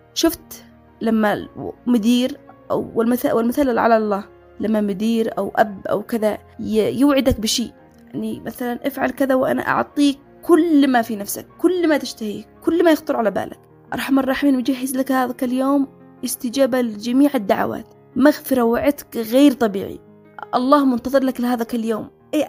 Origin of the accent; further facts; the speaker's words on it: Yemen; صحيح إحنا فاهمين إحنا كمجتمع يمني أو كإنسان عربي بشكل عام